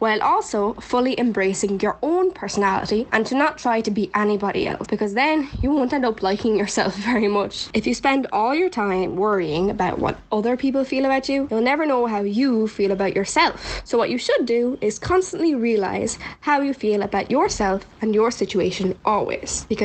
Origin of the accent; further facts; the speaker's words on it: Wexford, Leinster, Ireland; I'm from Wexford and I joined the Shona Youth Project about 2 years ago now.